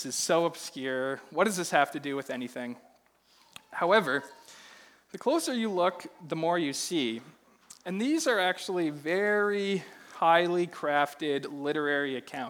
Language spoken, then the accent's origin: English; Ontario, Canada; now in Vancouver, Canada; My wife, Katrina, and I, we're both from Ontario. I'm from the south and she's from the north. Pretty proud of that. And we moved here to Vancouver just about a year ago